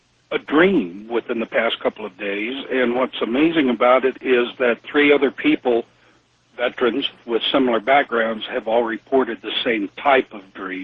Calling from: Fairbanks, Alaska, United States; I'm calling from Fairbanks, Alaska.

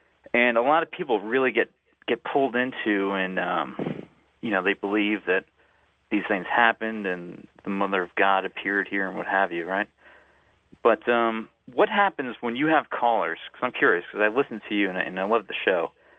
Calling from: Greenwich, Connecticut, United States; I'm calling you from Greenwich, Connecticut.

